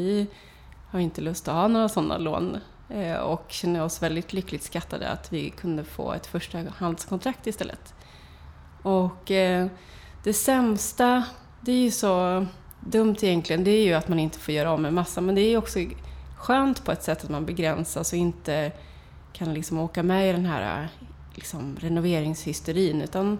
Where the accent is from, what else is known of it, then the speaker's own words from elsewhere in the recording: Västra Götaland County, Sweden; Vi har ett landställe som ligger i Västergötland där jag kommer ifrån.